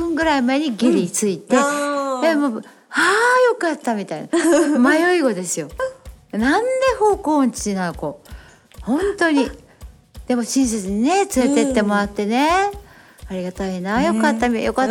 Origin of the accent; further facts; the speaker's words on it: Miyazaki, Japan; まあ宮崎出身だから